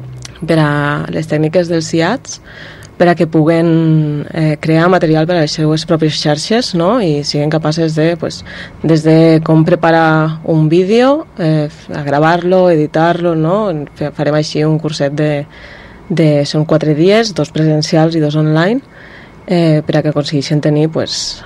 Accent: Tortosa, Catalonia, Spain; Bueno, jo soc de Tortosa

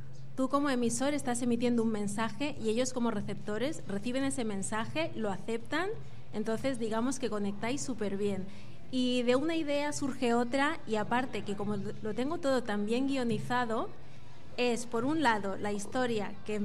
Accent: Spain; born there; mi país de origen es Guinea Ecuatorial, y bueno, yo nací en España

